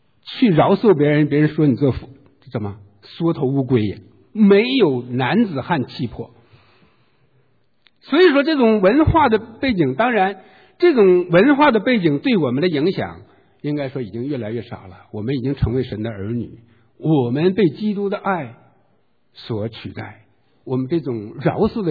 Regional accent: China; 我们作为中国人啊

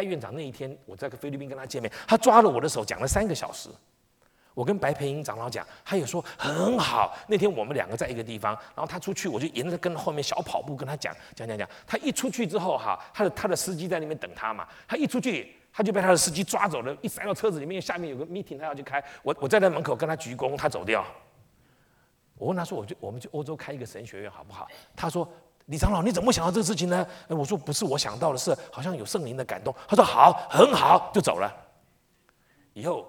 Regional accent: China; 因为我们是中国人

